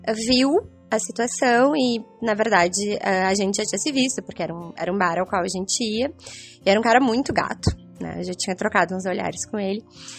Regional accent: Rio Grande do Sul, Brazil; eu sou gaúcha, do Vale do Taquari.

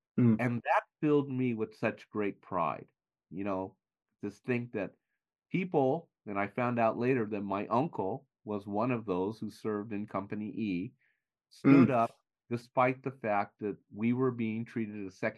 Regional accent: Los Angeles, California, United States; Well, you know, I grew up in Los Angeles. My parents sent me to a combination of private and public schools.

